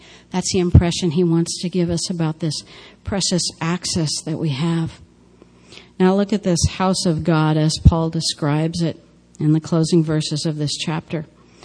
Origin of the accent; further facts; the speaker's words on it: United States; because, again, I love being an American.